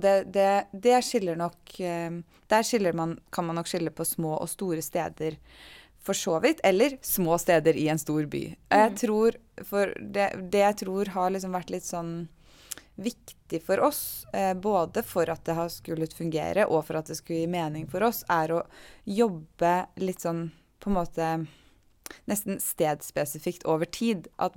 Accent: Eastern Norway, Norway; sånn jeg er vant til fra Østlandet, hvor jeg er fra, da.

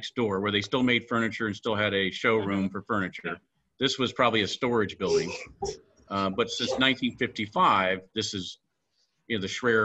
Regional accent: Mansfield, Ohio, United States; I'm originally from Mansfield.

